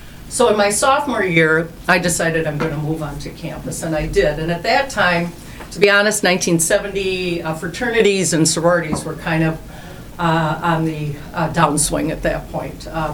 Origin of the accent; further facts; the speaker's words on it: St. Paul, Minnesota, United States; I grew up in St. Paul and went to Highland Elementary, Highland Junior High, Highland Senior High, and thank goodness there was no college.